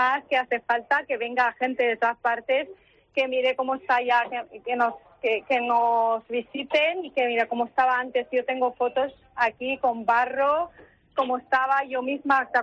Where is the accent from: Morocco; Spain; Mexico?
Morocco; como yo soy de Marruecos, hemos puesto una tetera con dos vasitos típicos de ahí y el desayuno marroquí